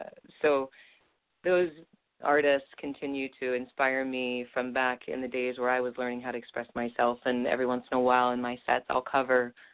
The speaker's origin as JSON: {"language": "English", "town": "Littleton", "region": "Colorado", "country": "United States", "tie": "born or raised there", "moved": "yes", "lives_now": "New York City, United States", "said": "So I was raised in Littleton, Colorado, and in 1999, we know that the Columbine High School tragedy happened. And right after that, I moved to New York City and then experienced 9/11 when I was just first living here."}